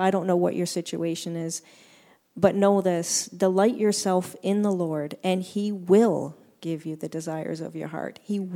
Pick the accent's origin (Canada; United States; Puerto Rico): Canada; Kitchener, Ontario; moved away as an adult; we were born and raised in Kitchener just to pack up and move north.